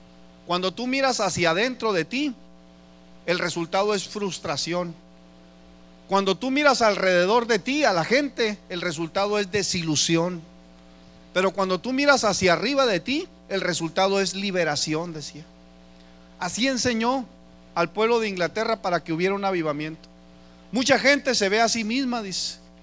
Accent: Mexico; no se los voy a decir como psicólogo, sino como mexicano

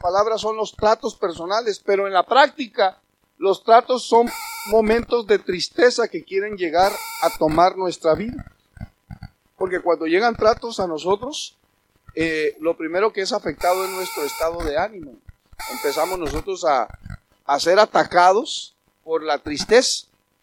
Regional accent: Mexico; porque somos mexicanos, si le estuviera predicando a los rusos ni se los dijera, pero nosotros en México tenemos un dicho que dice: barriga llena.

